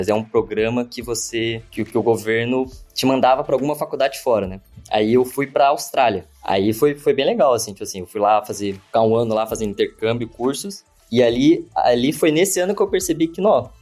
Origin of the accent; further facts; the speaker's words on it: Curitiba, Paraná, Brazil; moved away as an adult; eu sou originário de Curitiba. Aí eu vivi lá até os 18 anos e aí eu decidi fazer faculdade fora, né?